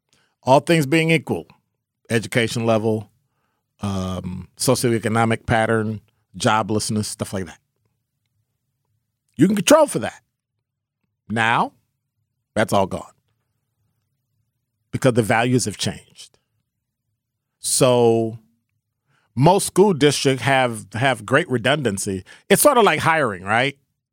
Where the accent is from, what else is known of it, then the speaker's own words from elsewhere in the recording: Chicago, Illinois, United States; Just growing up in Chicago.